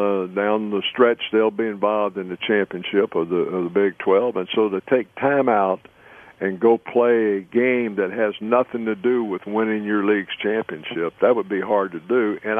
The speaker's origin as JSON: {"language": "English", "region": "Texas", "country": "United States", "tie": "born or raised there", "said": "and I grew up in Texas watching the game"}